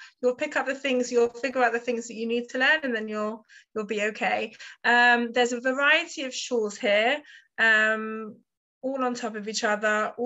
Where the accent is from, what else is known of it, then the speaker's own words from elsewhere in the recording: England, United Kingdom; also born or lived in New York, United States; now in Modiin, Israel; Originally, as you can hear, I'm from England, but I lived in America, in New York, for 15 years prior to making Aliyah. I made Aliyah 3 years ago.